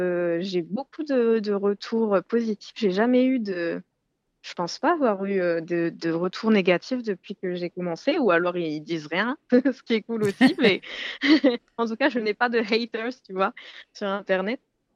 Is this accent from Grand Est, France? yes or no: yes; Grand Est, France; moi, je viens de la Lorraine, dans le nord-est de la France.